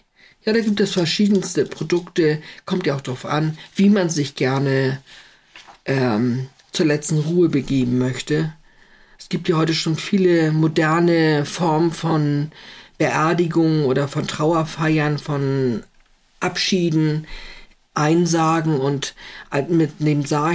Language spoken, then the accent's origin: German; Schleswig-Holstein, Germany; nach Schleswig-Holstein zu kommen und sagen, oh, es ist so schön hier, ich will hier nicht weg. Es ist nun mal mein Zuhause, es ist meine Heimat und das wird es auch immer bleiben.